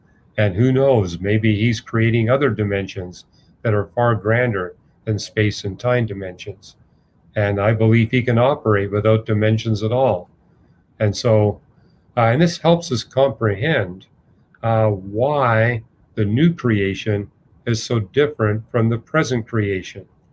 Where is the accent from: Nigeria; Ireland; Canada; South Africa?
Canada; now in United States; I said, well, I'm not German. I'm from Canada, now living in the United States.